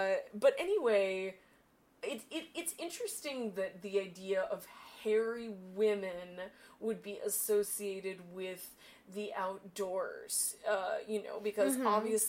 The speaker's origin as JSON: {"language": "English", "region": "California", "country": "United States", "said": "because I'm also from Northern California"}